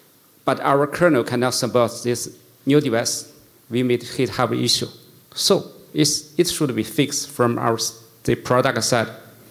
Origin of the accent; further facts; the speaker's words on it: Beijing, China; English is a second language; I'm from Beijing, China.